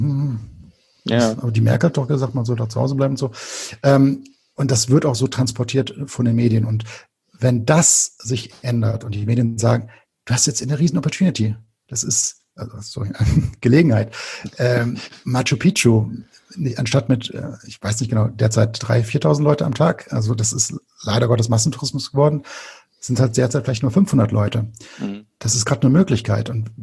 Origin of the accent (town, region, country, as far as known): Krefeld, North Rhine-Westphalia, Germany; born or raised there